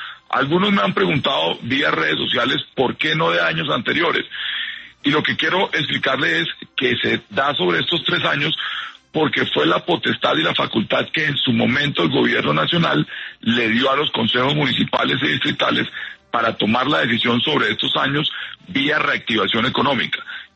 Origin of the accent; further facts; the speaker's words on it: Bogotá, Colombia; como ciudadanos, como bogotanos, recaudando el dinero que hoy necesita la ciudad